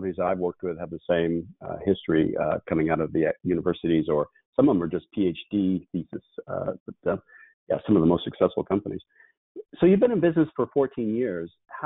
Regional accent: California, United States; I grew up in Silicon Valley

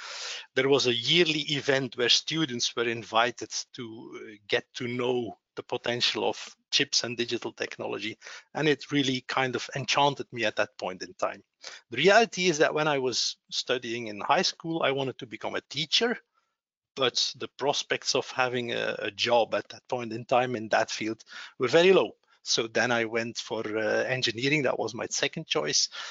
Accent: Flanders, Belgium; in the region where I grew up in Flanders

